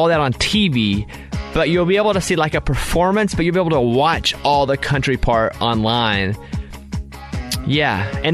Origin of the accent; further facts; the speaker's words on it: Arkansas, United States; I grew up in Arkansas. We had tornadoes all the time. We didn't have hurricanes.